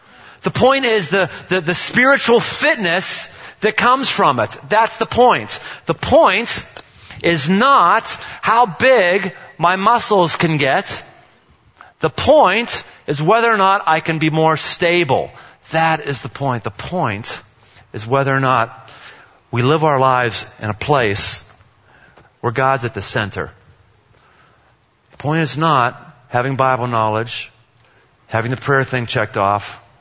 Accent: Pittsburgh, Pennsylvania, United States; I come from Pittsburgh.

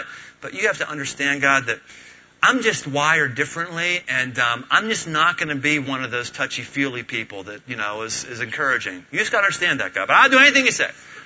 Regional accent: Pittsburgh, Pennsylvania, United States; I know that sounds really awful because I'm from Pittsburgh and I don't have the same passion for the Reds as some of you might.

